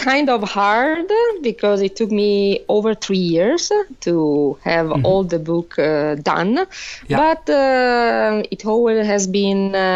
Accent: Milan, Lombardy, Italy; English is a second language; about the cuisine of my hometown Milano, because mostly this book is about Milano

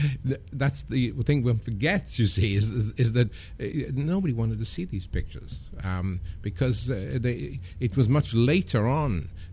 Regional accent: United Kingdom; And I suppose being British also helped, because when they could understand me talking, they thought I was very funny.

